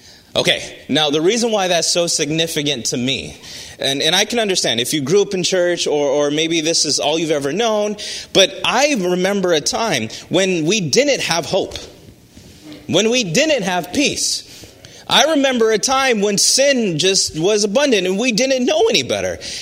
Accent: Navajo Nation, United States; I'm American, and I'm thankful for that. I'm very thankful for that. All right. And so the way I describe it, my father, he is half black, half Mexican. And then my mother, she is Navajo. So I grew up on the Navajo reservation.

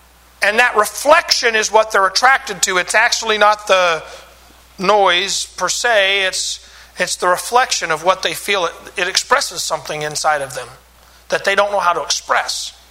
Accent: Kansas, United States; Now, I grew up in Kansas, and I grew up in a preacher's home.

